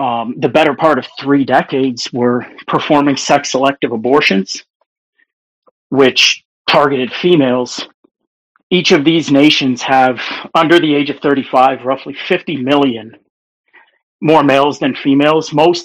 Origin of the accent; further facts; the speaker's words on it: Scotland, United Kingdom; I'm Scottish like you, and my family came here.